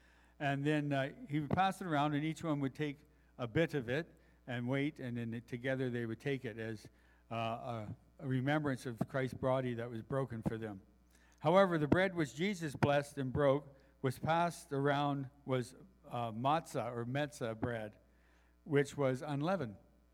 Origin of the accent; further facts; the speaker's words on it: East Coast, United States; Can't see it. I'm from the East Coast. Doesn't come out.